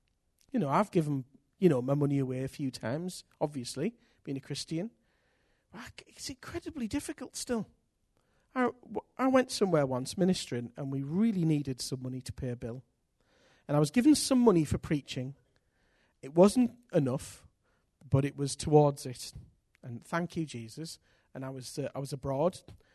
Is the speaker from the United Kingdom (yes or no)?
yes; United Kingdom; I'm British. You know, it matters to me.